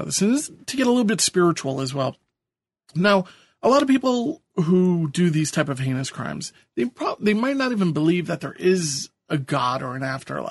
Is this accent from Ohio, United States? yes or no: no; New York, United States; And as a New Yorker, it's 75 degrees and it's very warm. I'm just getting used to the temperature change.